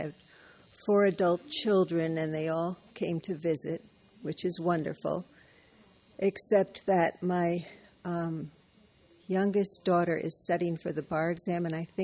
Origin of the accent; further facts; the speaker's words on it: Charlotte, North Carolina, United States; Hi, everybody. … from Charlotte, North Carolina.